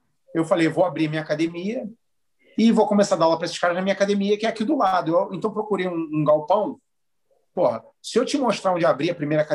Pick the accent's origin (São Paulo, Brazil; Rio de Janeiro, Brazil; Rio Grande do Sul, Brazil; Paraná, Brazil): Rio de Janeiro, Brazil; Eu sou carioca, porra, eu fui criado no Rio de Janeiro.